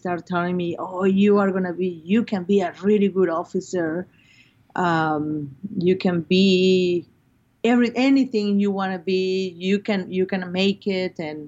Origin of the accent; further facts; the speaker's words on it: Mexico City, Mexico; born there; English is a second language; was I was born in Mexico City. I'm the first of four kids.